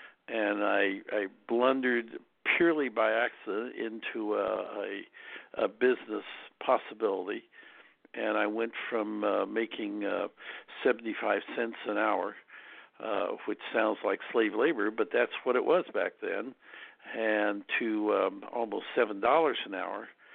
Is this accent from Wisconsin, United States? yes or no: no; Kansas, United States; Frankly, the only reason that I got in was because I was from Kansas, and I think they probably wanted to have a few students there from Indian country.